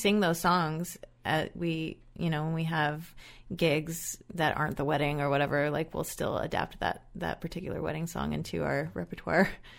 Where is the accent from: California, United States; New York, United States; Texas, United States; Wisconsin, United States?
California, United States; Fresno; That's actually my hometown.